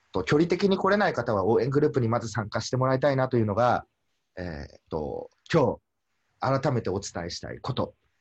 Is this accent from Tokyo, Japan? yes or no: no; Okayama, Japan; 人生初のじゃあセミナー講師を地元岡山でやりましょうとか